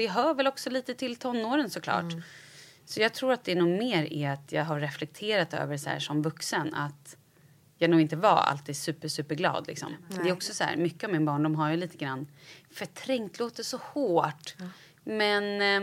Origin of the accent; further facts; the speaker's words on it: Vallentuna, Stockholm County, Sweden; Och då så jag är uppvuxen i Vallentuna.